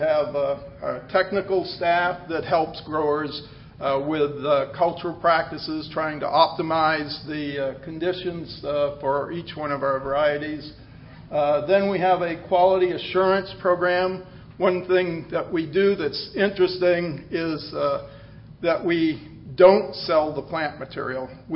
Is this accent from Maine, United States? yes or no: yes; Maine, United States; I'm from Maine, and I went to undergraduate at the University of Maine in plant soil sciences